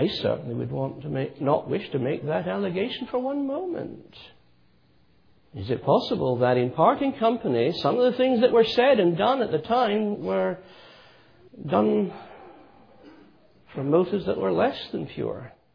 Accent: Scotland, United Kingdom; I was brought up in Scotland

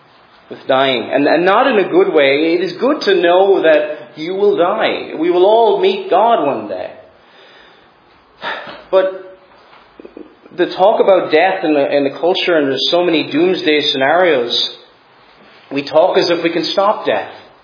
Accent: Cork, Munster, Ireland; I'm from Cork originally

